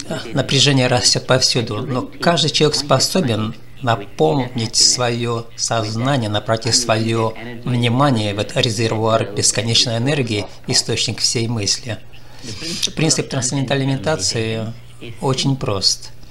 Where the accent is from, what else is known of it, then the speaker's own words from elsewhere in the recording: Brooklyn, New York, United States; я из Бруклина.